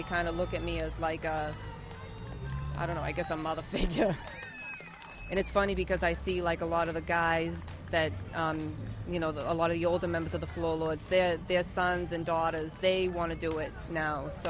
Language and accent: English; Boston, Massachusetts, United States; I'm from Boston. I danced my whole life.